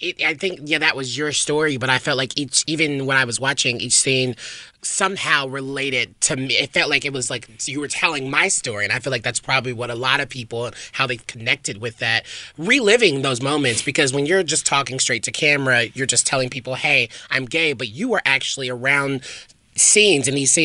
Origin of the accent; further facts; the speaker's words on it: Nashville, Tennessee, United States; I mean, I'm also from the South, Nashville.